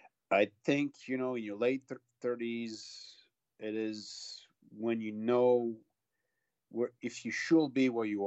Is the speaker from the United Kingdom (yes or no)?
no; southern France, France; I grew up in the south of France.